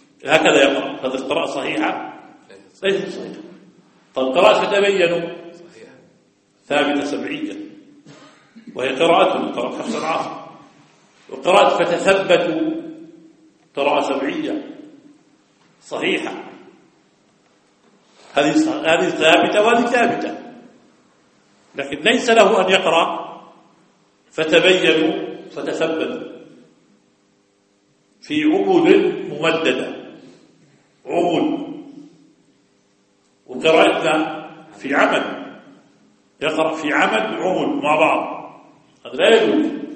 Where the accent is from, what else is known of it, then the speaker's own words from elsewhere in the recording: Jordan; واحد منهم عندنا في الأردن صاحب رسالة دكتوراه